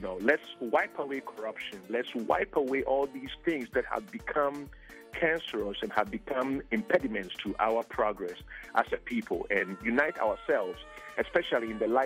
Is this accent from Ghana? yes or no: yes; Ghana; Growing up in Ghana, I grew up, you know, around traditional music, around high life, and then also Afrobeat